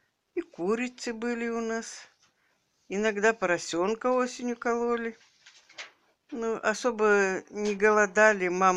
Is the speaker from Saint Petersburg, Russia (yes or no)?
no; Solomino, Kemerovo Oblast, Russia; Я родилась 1934 года в деревне Соломино Топкинского района Кемеровской области.